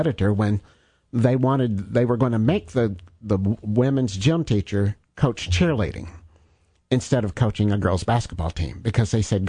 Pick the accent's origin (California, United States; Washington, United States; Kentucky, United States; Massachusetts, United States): Kentucky, United States; Paris; Paris, Kentucky. Bourbon County. I'm a graduate of Bourbon County High School.